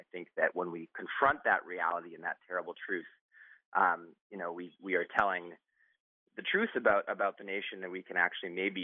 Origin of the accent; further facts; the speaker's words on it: Oakland, California, United States; I grew up in Oakland, California. I went to, you know, Berkeley High School.